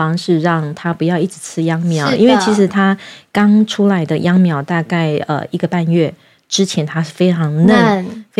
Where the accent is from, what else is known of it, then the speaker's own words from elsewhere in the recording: Yunlin County, Taiwan; 因为我自己本身是云林农家子弟长大的，所以我很清楚在这个农业发展过程当中